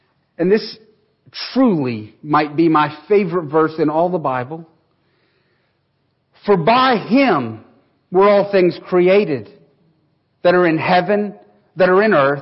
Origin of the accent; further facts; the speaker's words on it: Elkins, United States; I grew up in Elkins. My skin color is Caucasian.